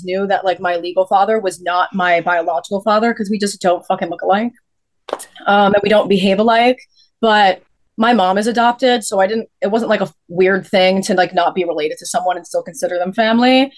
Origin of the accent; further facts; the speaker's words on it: New Jersey, United States; We're in New Jersey. We're all from New Jersey here, but we did not grow up together.